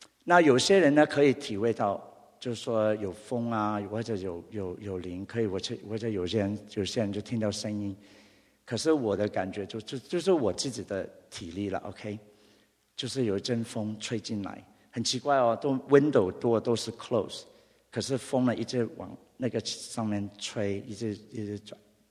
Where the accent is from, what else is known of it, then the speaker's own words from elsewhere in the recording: Vietnam; now in United States; 那个时候我因为我是从越南出来的，我逃出来的时候